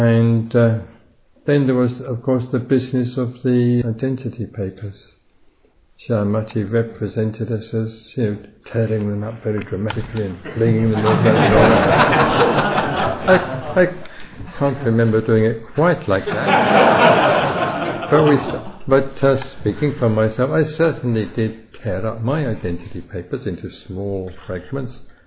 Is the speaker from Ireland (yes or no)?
no; England, United Kingdom; I recognise that, yes, I was born and brought up in England.